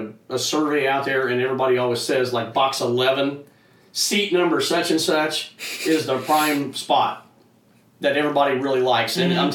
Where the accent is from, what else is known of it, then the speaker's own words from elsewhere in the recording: Greencastle, Indiana, United States; I grew up in Greencastle, which is just west of Indianapolis, the Speedway area.